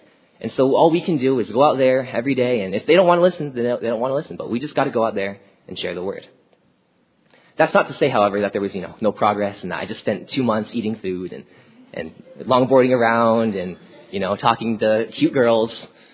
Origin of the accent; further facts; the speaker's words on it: United States; born there; You know, as an American-born Chinese, I don't really understand a lot of the things that happen in China.